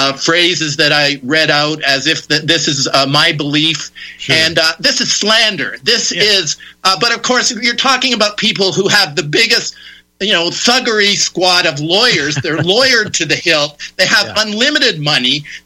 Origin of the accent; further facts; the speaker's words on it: Toronto, Ontario, Canada; And I grew up in Toronto